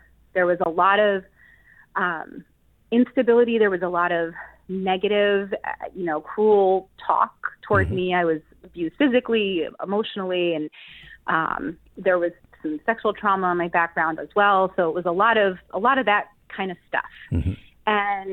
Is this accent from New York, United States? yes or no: yes; Middletown, New York, United States; born there; Yes, yeah. So I was born in Middletown.